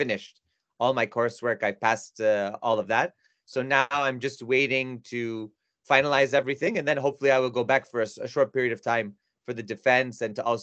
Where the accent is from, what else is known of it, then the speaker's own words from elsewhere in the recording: Worcester, Massachusetts, United States; now in Shanghai, China; So I was born in Massachusetts, in Worcester, raised in a very ethnic community.